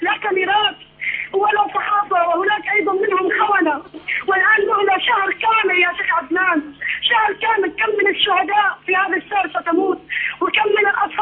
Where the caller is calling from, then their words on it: Homs, Homs Governorate, Syria; وتخيلتك في حمص وفي حما معانا محتفلين